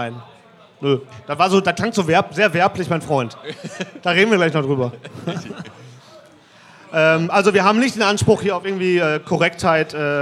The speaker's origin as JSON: {"language": "German", "town": "Mülheim an der Ruhr", "region": "North Rhine-Westphalia", "country": "Germany", "said": "Und ich kann mich erinnern, ich komme aus Mülheim, Ruhr."}